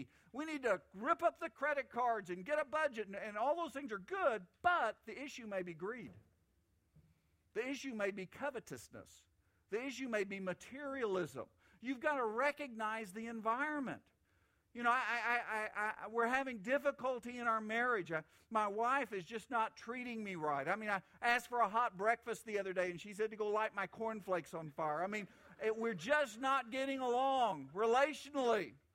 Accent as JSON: {"language": "English", "region": "Oklahoma", "country": "United States", "said": "I'm from Oklahoma, so I use Native American stories"}